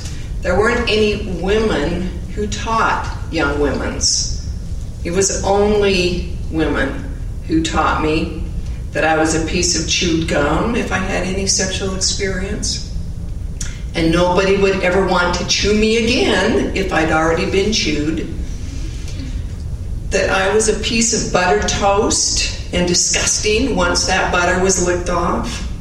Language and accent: English; Provo, Utah, United States; I grew up in Provo. My father taught chemistry at BYU for 40 years. And it was a very traditional Mormon household.